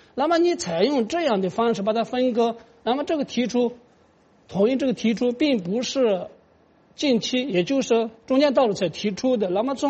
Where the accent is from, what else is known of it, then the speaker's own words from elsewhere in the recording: Tibet, China; 按照我们西藏人的说法叫布